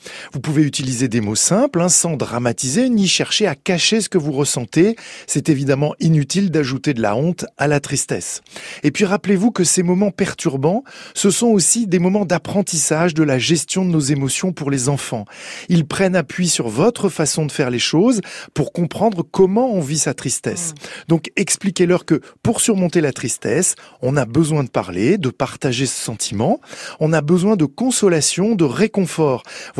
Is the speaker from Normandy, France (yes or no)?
no; Paris, Île-de-France, France; en tant que Parisien, bien sûr, mais aussi en tant que chrétien ou tout simplement en tant que citoyen français.